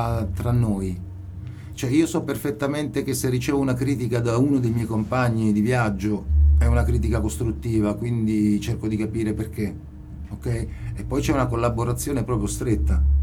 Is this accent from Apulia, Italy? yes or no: yes; Apulia, Italy; also born or lived in Switzerland; now in Perugia, Italy; 55 anni. Niente, io sono salentino, dalla provincia di Lecce, ma ho vissuto la mia vita in Svizzera. Nell'89 mi sono trasferito qua a Perugia